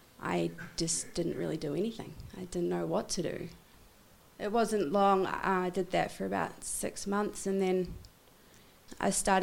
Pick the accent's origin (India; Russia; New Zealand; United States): New Zealand; Christchurch, Canterbury; Well, I'm from Christchurch, and I had a pretty cool upbringing.